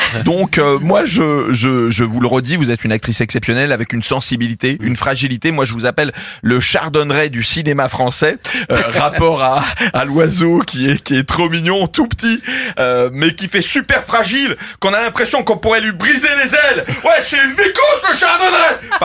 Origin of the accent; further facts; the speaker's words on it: Corsica, France; accent: Corsican; quand je m'énerve, j'ai l'accent corse, et je ne sais pas pourquoi. Peut-être parce que c'est de là d'où je viens